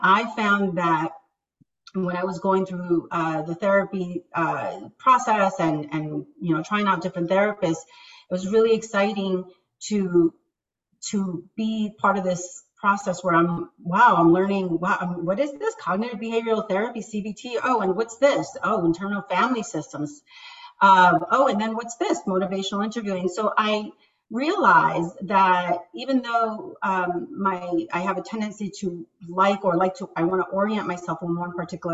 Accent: New York City, New York, United States; I was raised in New York, Queens, and I really, I feel like I was very privileged

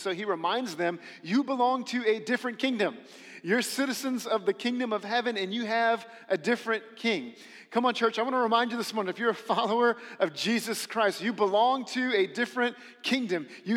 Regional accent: United States; But for us as Americans, that's not quite as familiar.

